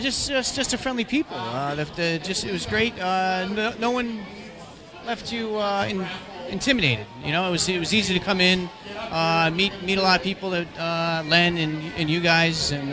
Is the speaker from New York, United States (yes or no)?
yes; Latham, New York, United States; Latham, New York.